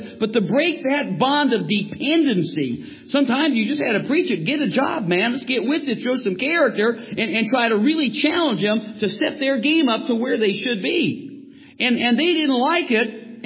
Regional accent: Cleveland, Ohio, United States; Now, I grew up in Cleveland. I know what a ghetto is.

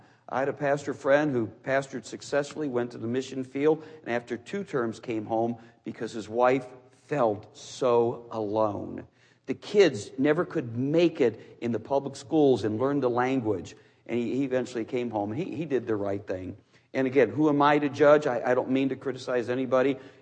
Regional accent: Cleveland, Ohio, United States; Now, I'm from Cleveland, the holy city.

